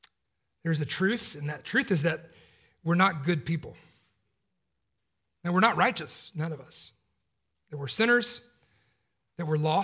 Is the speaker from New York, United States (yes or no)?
no; Atlanta, Georgia, United States; Miss Winner's was the name of the chicken place in where I grew up in Atlanta.